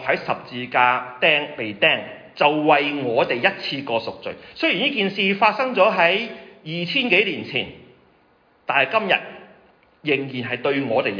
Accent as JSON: {"language": "Chinese", "country": "China", "said": "我们中国人传统都是好心好报，恶有恶报"}